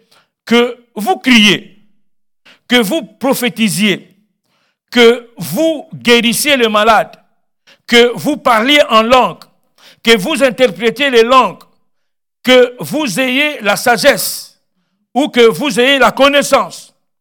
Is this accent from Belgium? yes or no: yes; Belgium; ça va, bon voyage, et bon séjour chez nous en Belgique.